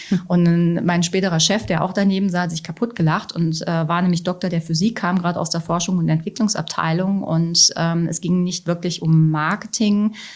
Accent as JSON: {"language": "German", "country": "Germany"}